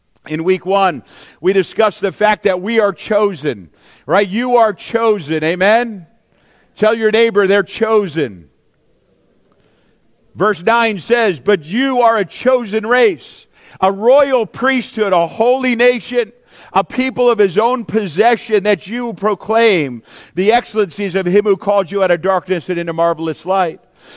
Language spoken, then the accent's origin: English; Litchfield, New Hampshire, United States; now in Parma Heights, United States; I grew up in Litchfield, New Hampshire. Is that what you're asking me? You know, where I'm from? Or where I'm from, maybe where I live right now. You know, so Parma Heights, right, is the city that I live